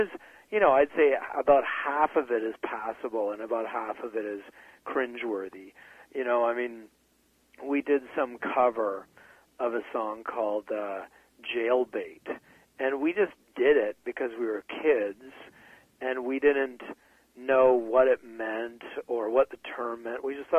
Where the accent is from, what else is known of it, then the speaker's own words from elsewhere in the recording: British Columbia, Canada; So we as kids growing up on the West Coast just thought that is what it is like right across Canada in March.